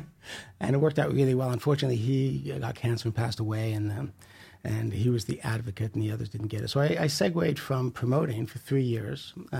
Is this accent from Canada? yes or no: yes; Canada; Thankfully, because we're Canadian, you know, there's only so many riots we could do.